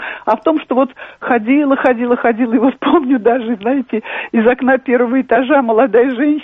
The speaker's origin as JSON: {"language": "Russian", "region": "Moscow", "country": "Russia", "said": "я москвичка, и вот говорят, москвичи очень отличаются по говору."}